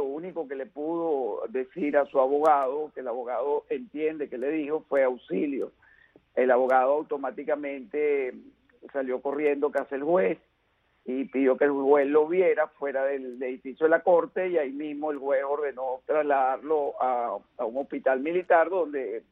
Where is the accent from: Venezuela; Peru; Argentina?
Venezuela; now in United States; siendo yo venezolano, ciudadano norteamericano